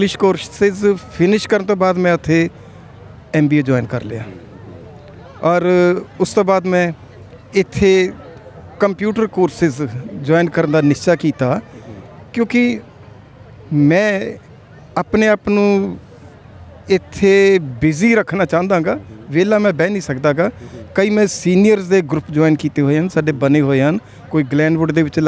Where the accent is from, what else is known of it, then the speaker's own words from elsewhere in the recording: Firozpur, Punjab, India; ਐਸਾ ਜੀ ਕਿ ਮੇਰੀ ਉਮਰ 71 ਹੈ, ਔਰ ਮੈਂ ਫਿਰੋਜ਼ਪੁਰ ਪੰਜਾਬ ਤੋਂ ਹਾਂ।